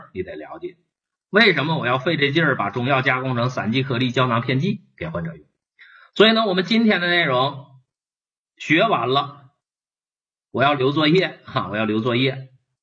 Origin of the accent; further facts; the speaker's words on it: China; 而我们中国人啊，老百姓经常搞混啊